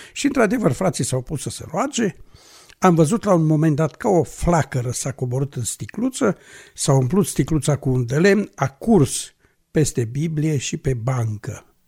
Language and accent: Romanian; Timișoara, Timiș County, Romania; sunt din Timișoara, de la Biserica Elim.